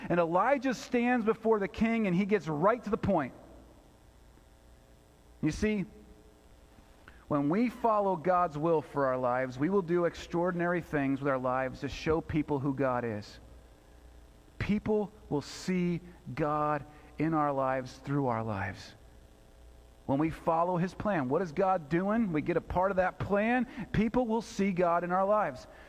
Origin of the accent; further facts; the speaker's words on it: Chico, California, United States; from Chico, California, and I'm here with a message for the president.